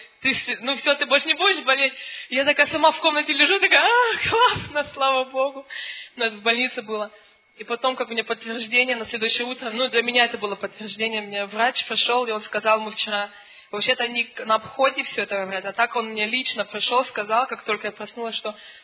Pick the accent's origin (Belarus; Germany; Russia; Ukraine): Germany; Cologne, North Rhine-Westphalia; я из Кёльна.